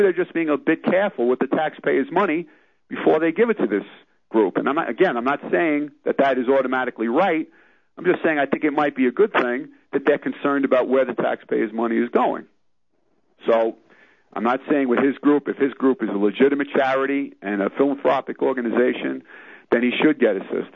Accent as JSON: {"language": "English", "town": "New York City", "region": "New York", "country": "United States", "said": "that I'm from the Bronx, New York"}